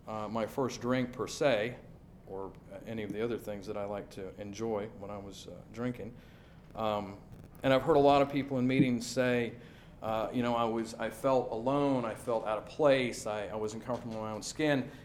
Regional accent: Tuscaloosa, Alabama, United States; born there; So I was born in 1971 in Tuscaloosa, Alabama, it was a terrible situation.

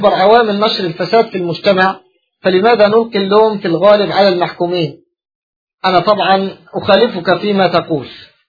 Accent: Egypt; ثم تمشي كما يقال عندنا في مصر 8 إلى ربع

